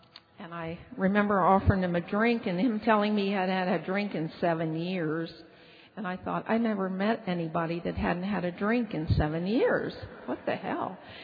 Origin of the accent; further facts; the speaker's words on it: Cincinnati, Ohio, United States; I grew up in Cincinnati, Ohio